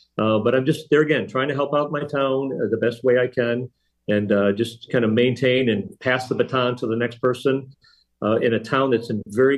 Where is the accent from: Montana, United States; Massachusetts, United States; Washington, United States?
Massachusetts, United States; Lenox; I've taken on the interim town manager's job in my hometown of Lenox.